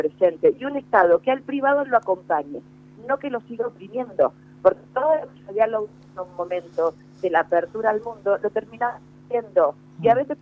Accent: Rosario, Santa Fe, Argentina; como rosarinos, como santafesinos, como argentinos

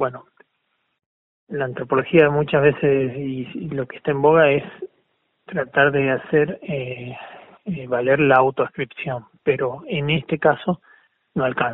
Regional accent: Argentina; así somos los argentinos

